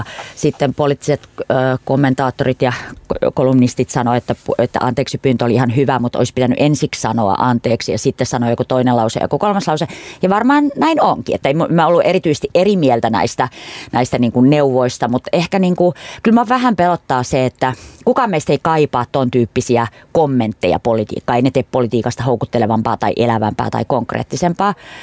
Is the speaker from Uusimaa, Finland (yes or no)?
no; Kuusamo, North Ostrobothnia, Finland; meillä Kuusamossa, mä oon Kuusamosta kotoisin